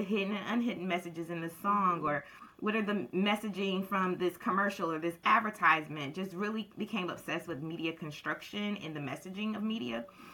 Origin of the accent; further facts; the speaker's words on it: Charlotte, North Carolina, United States; I am from Charlotte, North Carolina, born and raised, and I am still at home in Charlotte, North Carolina. I love Charlotte. I'm a Charlotte girl.